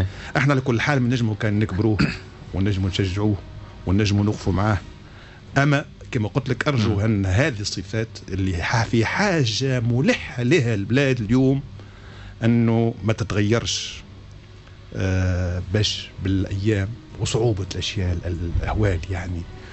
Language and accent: Arabic; Tunisia; وأنه ما زال عندنا في تونس رجال برر،